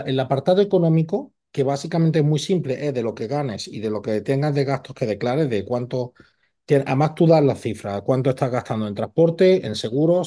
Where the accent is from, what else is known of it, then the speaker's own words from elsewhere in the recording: Spain; Nosotros que los dos somos españoles